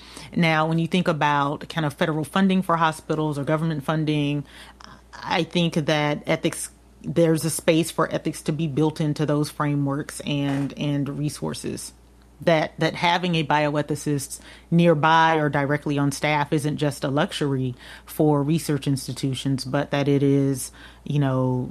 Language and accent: English; Albany, Georgia, United States; So I'm from a very small, my mother gets offended when I describe it as a very small town. So I'm from a place called Albany, Georgia